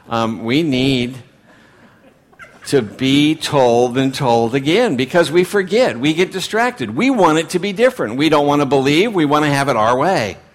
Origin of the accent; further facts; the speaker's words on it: Texas, United States; I'm from Texas, don't get me started.